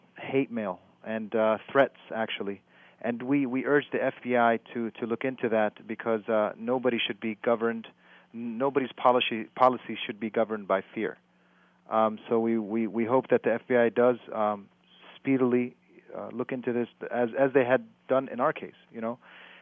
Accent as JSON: {"language": "English", "country": "United States", "said": "it hurts a lot because we are American."}